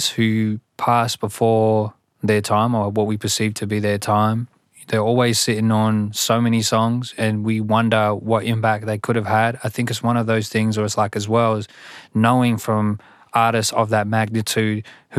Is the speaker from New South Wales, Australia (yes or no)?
yes; Sydney, New South Wales, Australia; For me, growing up in Southwest Sydney at a time where it almost felt like your culture was not celebrated, your culture was not cool, your language was not celebrated, your language was not cool.